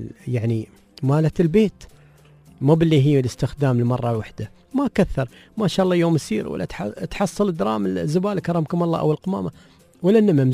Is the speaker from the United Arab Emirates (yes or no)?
yes; Dubai, United Arab Emirates; عندنا في دبي وكل الإمارات